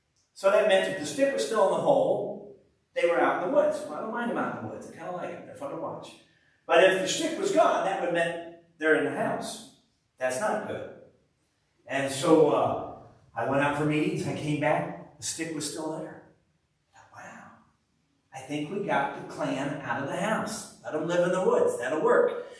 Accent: United States; Now, forgive me, I'm an American, so we have a different mindset, so please just give me a little rope here.

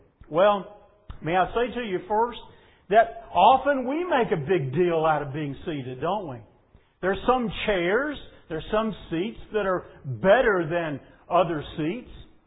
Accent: Bassett, Virginia, United States; my hometown is Bassett, which is furniture town.

